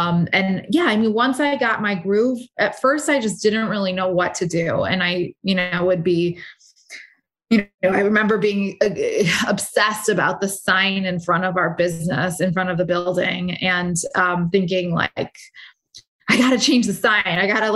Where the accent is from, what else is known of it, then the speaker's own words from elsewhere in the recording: United States; you know, I'm American and so I want Coke or whatever.